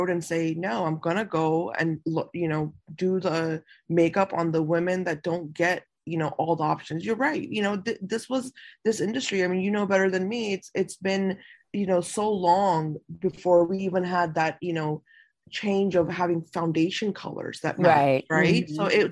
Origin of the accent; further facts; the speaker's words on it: United States; So when I was raised here in America